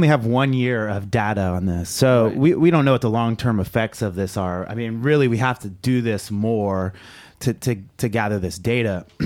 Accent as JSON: {"language": "English", "region": "California", "country": "United States", "said": "You know, I'm from California. We know what goes on in hydroponics."}